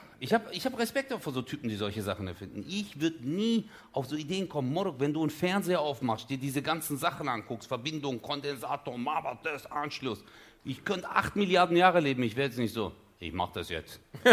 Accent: Turkey; ich bin Türke

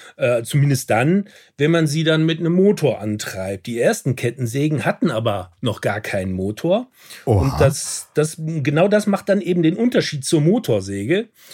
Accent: Rhineland, Germany; Oh, das kann ich als Rheinländer nicht aussprechen.

